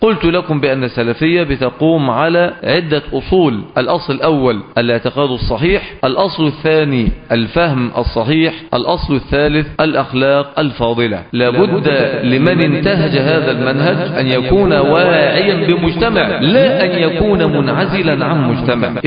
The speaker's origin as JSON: {"language": "Arabic", "country": "Egypt", "said": "وعندنا في مصر تم تقليده قلادة النيل"}